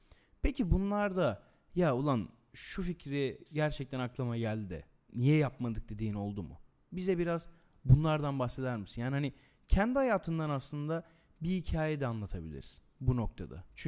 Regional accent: Erzurum, Turkey; ben de bir Erzurumlu olarak bir Dadaş olarak falan bir şey yapayım. Hani bizim oralarda bir söz var.

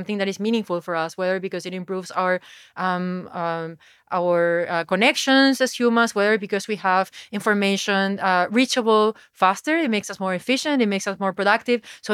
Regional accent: Paraguay; because I'm originally from South America and from Paraguay

